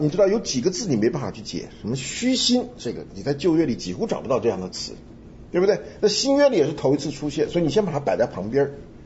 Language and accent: Chinese; China; 因为我们中国人讲的福啊，是一个什么空的东西